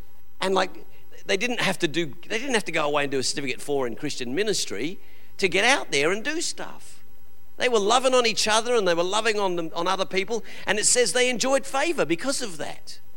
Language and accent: English; England, United Kingdom; accent: English; I think I'm slipping back into my English accent because I'm feeling relaxed.